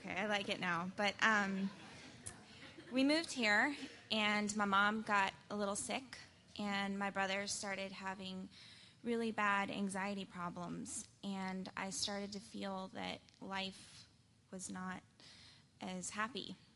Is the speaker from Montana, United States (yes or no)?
no; North Carolina, United States; I grew up in a very big family. I'm the oldest of six, and we grew up in North Carolina